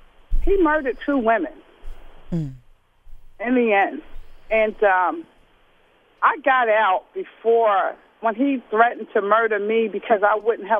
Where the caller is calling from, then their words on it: Philadelphia, Pennsylvania, United States; And I'm calling from Southwest Philadelphia.